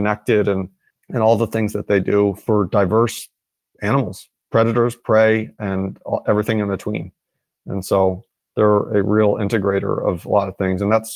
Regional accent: Northeast, United States; And I grew up in the Northeast and spent a lot of time in Northern New York and New England, you know, doing hiking and stuff.

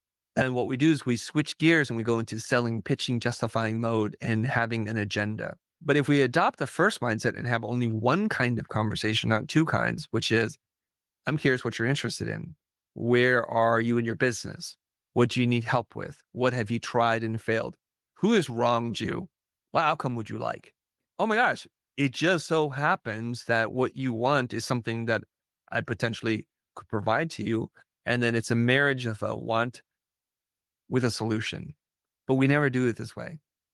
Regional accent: United States; And I grew up in America as a first generation immigrant refugee. So I still have deep ties and connection to my culture, my original culture, while having the benefit of being raised in America

